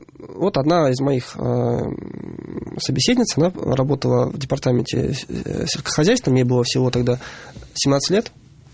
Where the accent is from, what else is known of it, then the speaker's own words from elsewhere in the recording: Veliky Novgorod, Novgorod Oblast, Russia; на примере моего родного города Новгорода.